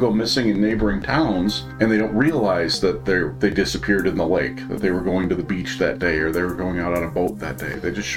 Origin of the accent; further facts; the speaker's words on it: Lake Michigan, United States; growing up on Lake Michigan, I remember hearing all the time about how treacherous that lake is